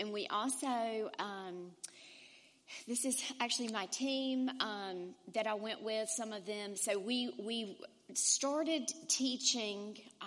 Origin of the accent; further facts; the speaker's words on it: Greenville, United States; I'm from Greenville.